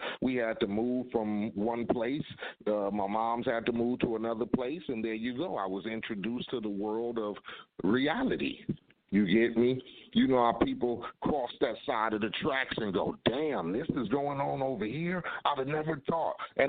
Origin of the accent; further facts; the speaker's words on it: Compton, California, United States; I grew up in Compton. If I grew up anywhere else, probably would have been different.